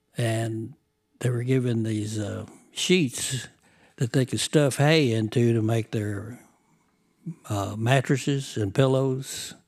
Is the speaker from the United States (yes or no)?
yes; Arkansas, United States; born there; Yeah, I was born in Aurora Camp